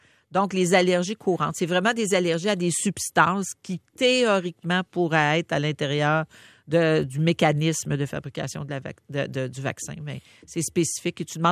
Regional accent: Beauharnois, Quebec, Canada; moi, je suis native de Beauharnois.

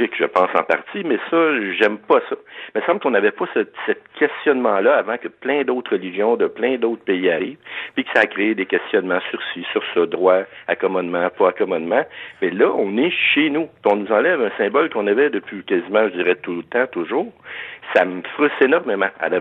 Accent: Quebec, Canada; moi, je suis au monde ici, je suis Québécois de naissance

